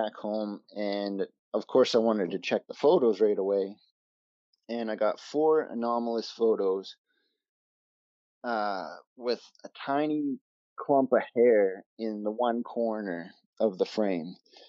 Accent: British Columbia, Canada; I grew up in the Shuswap region of British Columbia.

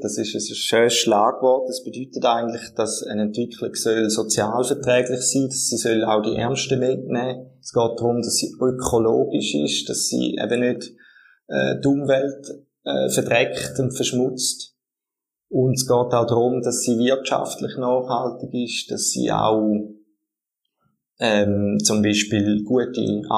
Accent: Switzerland; Ich denke, als Schweizerin und Schweizer sicher schon, ja.

